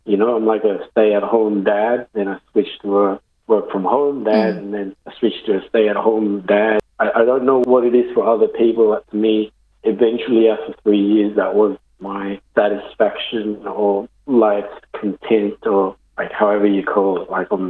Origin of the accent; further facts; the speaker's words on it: Philippines; As a Filipino, you're used to getting cooked for and all that when I was growing up.